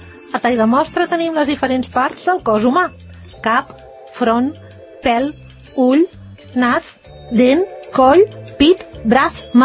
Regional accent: Barcelona, Catalonia, Spain; Jo, que sóc barcelonina, del barri gòtic

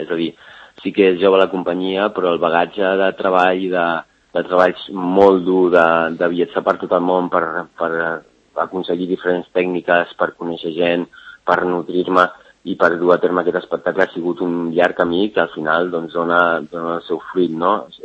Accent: Sant Cugat del Vallès, Catalonia, Spain; De fet, jo soc de Sant Cugatenc, soc de la Floresta

